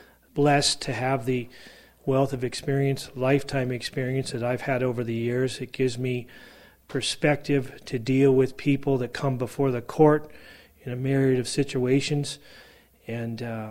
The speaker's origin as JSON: {"language": "English", "town": "Great Falls", "region": "Montana", "country": "United States", "tie": "born or raised there", "said": "And at some point, they migrated to Great Falls, and I was born and raised in Great Falls, and grandparents remained in Malta"}